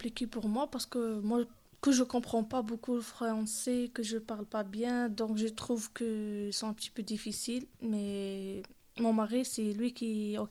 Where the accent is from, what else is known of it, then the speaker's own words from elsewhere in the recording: Algeria; now in France; moi, je suis venue de l'Algérie. Je suis algérienne. Et je suis venue par visa. Je suis rentrée en Espagne, après à la France.